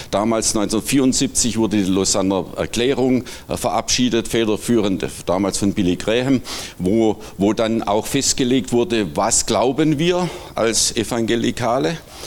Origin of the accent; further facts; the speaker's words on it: Swabia, Germany; accent: Swabian; moved away as an adult; now in Saxony-Anhalt, Germany; meine Sprache hat mich längst verraten, ja. Ich komme ursprünglich aus Schwaben. Wir wohnen seit 1991 in Sachsen-Anhalt, sind also mit der Wende rübergekommen. Das ist ein angeborener Sprachfehler, den habe ich nie losbekommen.